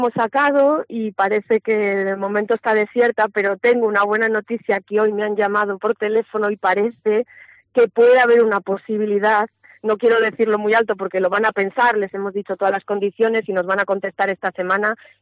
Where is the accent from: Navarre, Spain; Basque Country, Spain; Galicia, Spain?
Basque Country, Spain; Vitoria; now in Villarrín, Spain; yo soy de Vitoria, aunque llevo ya aquí 24 años y me considero ya de Villarrín. Una zona verde, vines aquí y pues eso, es secano, no hay prácticamente vegetación.